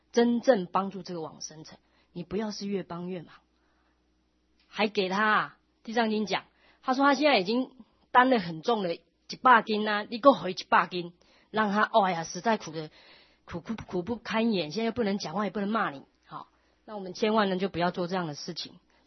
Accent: China; 尤其我们中国人又是啊这个好真理之邦啊，对于这个葬礼更是啊主张厚葬

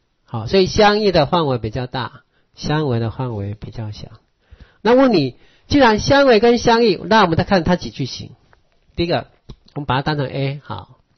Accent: Taiwan; 比如说不，我们人类跟我们台湾人，它是名称不同

